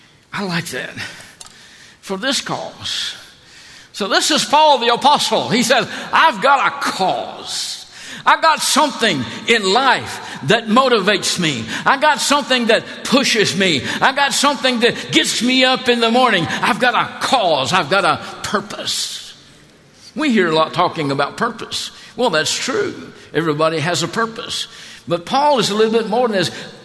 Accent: Florida, United States; Now, I'm originally from Florida.

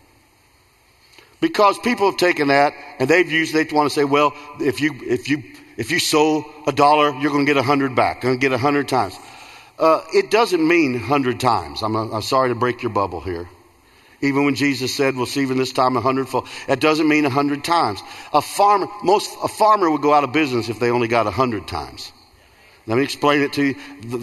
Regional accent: Illinois, United States; But I grew up in Central Illinois, and I talked to my dad this year

